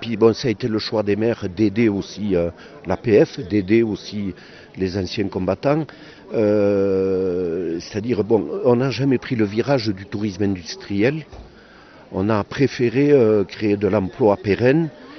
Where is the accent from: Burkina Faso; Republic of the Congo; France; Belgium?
France; Reims, Grand Est; born there; Ma mère n'a pas eu le temps d'aller à Lourdes, et je suis né à Reims.